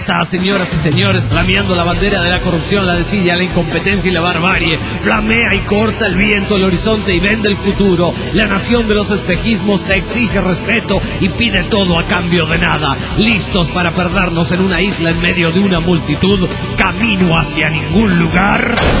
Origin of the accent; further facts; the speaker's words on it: Veracruz, Mexico; Soy de Veracruz, México.